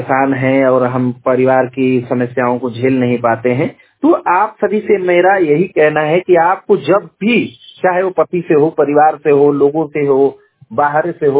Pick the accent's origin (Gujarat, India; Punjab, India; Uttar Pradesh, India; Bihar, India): Uttar Pradesh, India; Ghazipur; मेरी उम्र लगभग 35 वर्ष है और मैं गाजीपुर जनपद का रहने वाला हूँ।